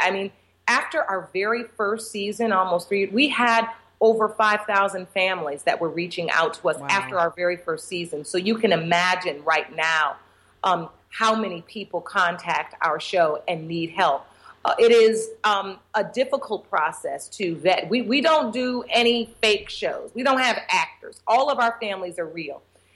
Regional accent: Detroit, Michigan, United States; also born or lived in New York / New Jersey; I started off practicing law in my hometown of Detroit, Michigan, and then moved on to New York and New Jersey

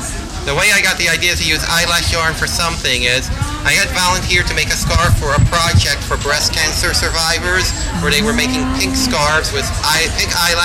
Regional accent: Baltimore, Maryland, United States; I'm from Baltimore.

